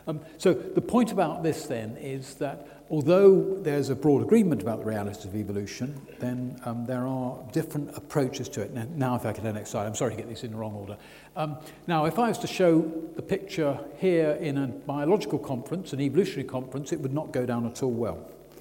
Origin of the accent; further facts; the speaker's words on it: Wimbledon, London, United Kingdom; also born or lived in Raynes Park; I spent a lot of time there when I was brought up in Wimbledon and Raynes Park.